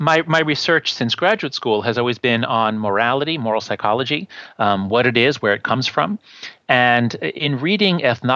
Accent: New York, United States; I was always on the left when I was growing up. I was raised Jewish in New York. I went to Yale.

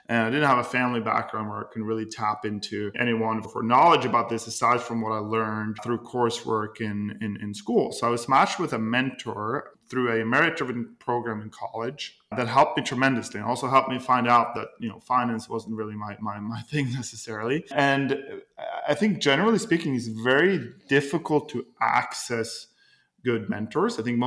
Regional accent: Norway; English is a second language; moved away as an adult; now in United States; So, I'm originally from Norway. And I came to the United States a little over 10 years ago as an exchange student, as I was pursuing my MBA.

